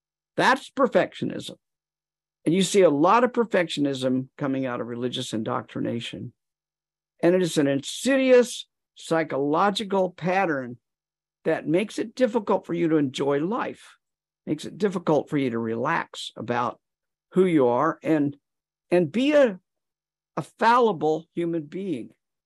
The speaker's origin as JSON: {"language": "English", "town": "Wichita", "region": "Kansas", "country": "United States", "tie": "born or raised there", "said": "my hometown of Wichita, Kansas. If you had a map of my hometown of Wichita from 1800"}